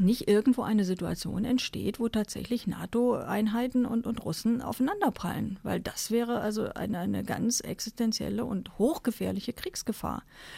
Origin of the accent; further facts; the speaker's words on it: Germany; Im Kosovo haben wir das damals als Deutsche auch anerkannt.